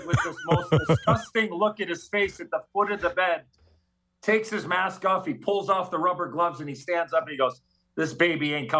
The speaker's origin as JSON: {"language": "English", "town": "Chicago", "region": "Illinois", "country": "United States", "tie": "born or raised there", "said": "we were playing that night against Chicago, oddly enough, my hometown team."}